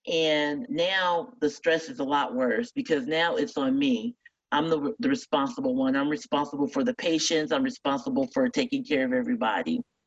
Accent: Fort Wayne, Indiana, United States; So after my medical school, I actually went back to my hometown in Fort Wayne, Indiana, and I completed my residency there.

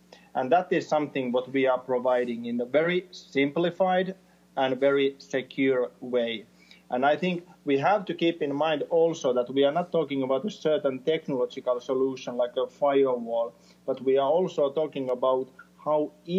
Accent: Finland; it's very good to say that I come from Finland.

